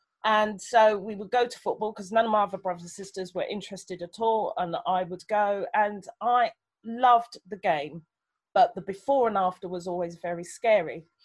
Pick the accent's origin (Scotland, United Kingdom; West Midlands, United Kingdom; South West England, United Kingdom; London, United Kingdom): London, United Kingdom; also born or lived in Germany; I grew up in Southeast London. I was born in Germany. My parents were in the military. I was born out there. Came here when I was three. My father's American. My mother's Nigerian. So I'm black.